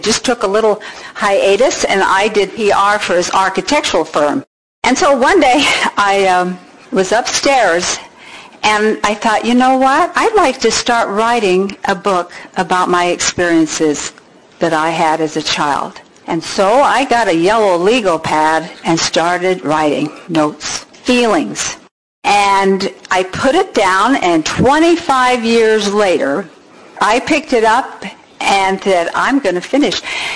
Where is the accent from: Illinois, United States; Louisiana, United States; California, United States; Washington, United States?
California, United States; Los Angeles; moved away as an adult; I'm from Los Angeles, grew up by the beach. I miss the ebb and flow of the sea. We decided to move here.